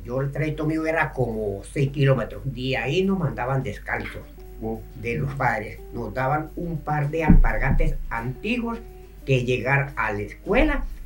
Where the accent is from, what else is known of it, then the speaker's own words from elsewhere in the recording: Venezuela; yo en mi pueblo allá en Venezuela les voy a comentar